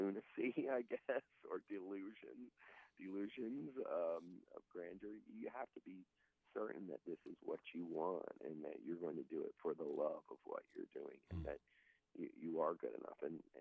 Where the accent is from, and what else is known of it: Chesapeake, Virginia, United States; now in Richmond, United States